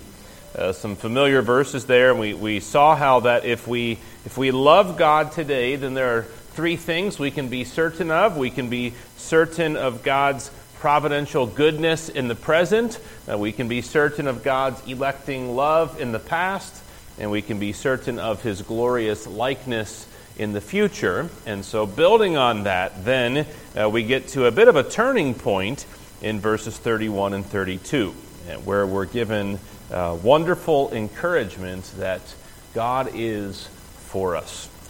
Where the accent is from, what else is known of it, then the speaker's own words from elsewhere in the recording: West Virginia, United States; Well, when I was a kid growing up in West Virginia, I went to a camp called Safety Town.